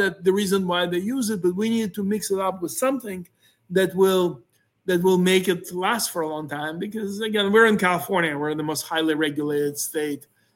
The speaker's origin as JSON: {"language": "English", "country": "Ukraine", "moved": "yes", "said": "as you know, I came here from Ukraine, and I always, when I came here some 40 years ago, people said, well, next generation will do better than the current generation."}